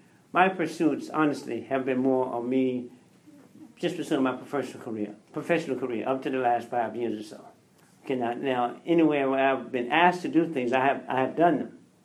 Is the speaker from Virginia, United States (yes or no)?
yes; Williamsburg, Virginia, United States; I'm from Williamsburg, Virginia.